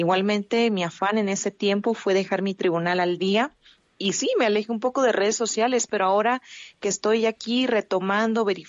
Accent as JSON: {"language": "Spanish", "region": "Oaxaca", "country": "Mexico", "tie": "born or raised there", "said": "soy originaria de Oaxaca. Ya hoy ya me encuentro en el estado"}